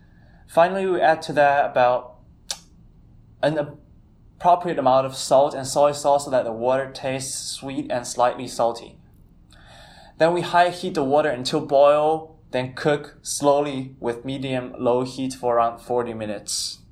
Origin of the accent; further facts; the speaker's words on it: China; Since I'm from China